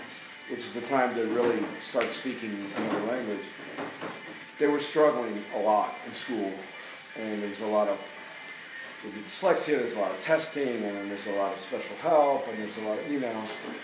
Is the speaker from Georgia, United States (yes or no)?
no; Miami, Florida, United States; When I was 12, one of my mother's friends in the neighborhood, so we grew up in Miami, she had a kid.